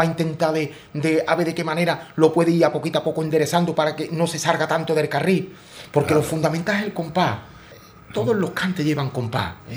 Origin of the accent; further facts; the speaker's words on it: Seville, Andalusia, Spain; also born or lived in Cádiz; que vivo entre dos tierras, como es Sevilla y Cádiz, pero soy de Sevilla.